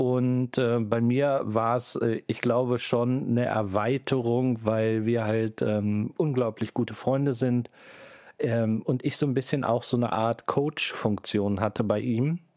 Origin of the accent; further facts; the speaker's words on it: Göttingen, Lower Saxony, Germany; aber ich bin gebürtiger Göttinger. Ich habe bis zu meinem 40. Lebensjahr auch in Göttingen gewohnt